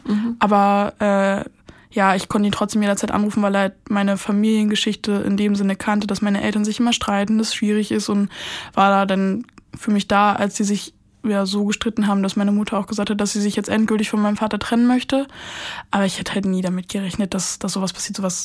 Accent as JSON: {"language": "German", "region": "Brandenburg", "country": "Germany", "tie": "born or raised there", "said": "Ich komme nicht aus Berlin. Ich bin in Brandenburg groß geworden und wir haben da 2 Häuser."}